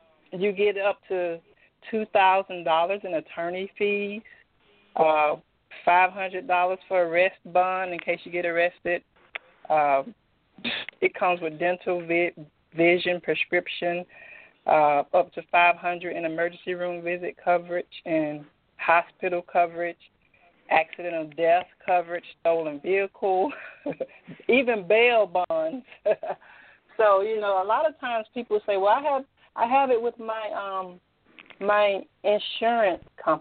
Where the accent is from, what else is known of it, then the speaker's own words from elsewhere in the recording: Edenton, Georgia, United States; I'm from Edenton, Georgia. I live in Georgia, in Edenton, Georgia